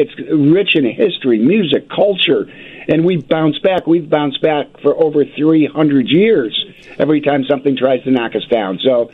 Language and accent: English; Park Ridge, Illinois, United States; This is home for me. Park Ridge is my hometown. I've got family in Bartlett.